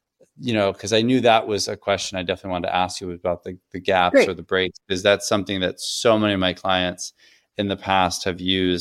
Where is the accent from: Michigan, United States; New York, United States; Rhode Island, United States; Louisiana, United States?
New York, United States; I'm Sicilian. I'm from Long Island.